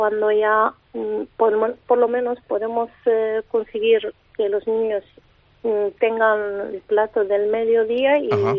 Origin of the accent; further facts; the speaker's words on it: Morocco; now in Spain; De Marruecos.